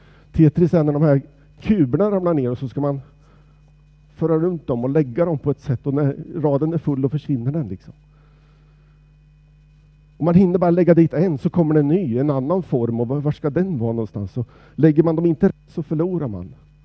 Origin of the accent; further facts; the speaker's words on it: Sonstorp, Östergötland, Sweden; Också igår när jag åkte ända hela vägen till där jag kommer från i Sonstorp